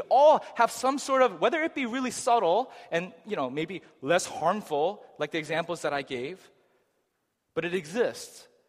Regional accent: Massachusetts, United States; went to a church that we grew up in here in Massachusetts.

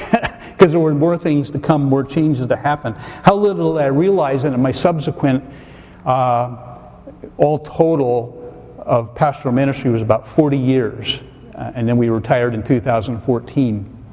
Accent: Schuylkill Haven, Pennsylvania, United States; We lived, I grew up in Schuylkill Haven, coal town, and then we moved out right outside of the town to a place called Reedsville area, and I grew up in Reedsville EC Church, actually.

